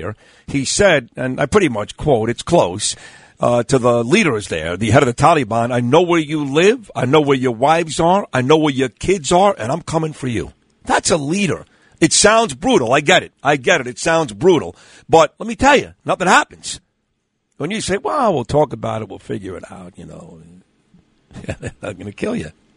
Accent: New York City, New York, United States; And even though I grew up really in the Midwood section, Sheepshead Bay in Brooklyn, my father grew up in Coney Island

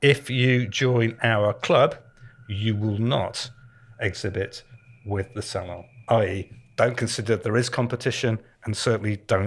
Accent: United Kingdom; Well, I've always, as a Brit, had a soft spot for the Impressionists.

